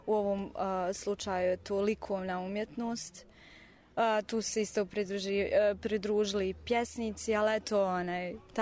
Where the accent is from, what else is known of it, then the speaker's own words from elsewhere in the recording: Sarajevo, Federation of Bosnia and Herzegovina, Bosnia & Herzegovina; dolazim iz Sarajeva.